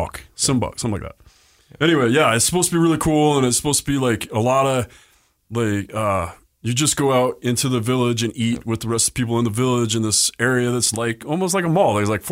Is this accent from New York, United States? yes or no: no; St. George, Utah, United States; also born or lived in Bottineau, United States; Well, and I'm from St. George, which I don't talk about a lot, but... I grew up in St. George